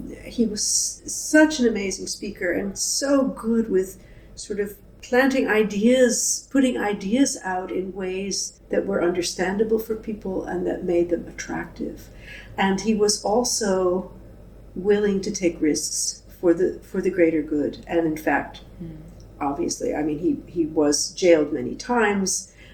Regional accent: New York, United States; So I grew up outside of New York, and my parents both worked for a nonviolence organization

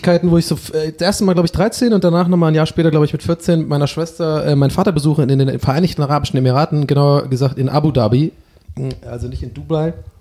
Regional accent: Tübingen, Baden-Württemberg, Germany; now in Hamburg, Germany; Und bei uns in Tübingen waren es immer die Barlinger.

